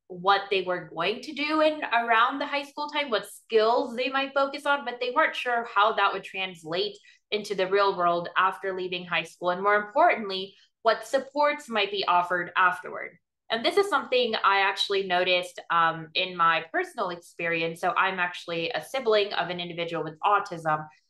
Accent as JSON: {"language": "English", "town": "Atlanta", "region": "Georgia", "country": "United States", "said": "I graduated from Emory University in Atlanta. I'm originally from Atlanta, did my master's in London in secondary education."}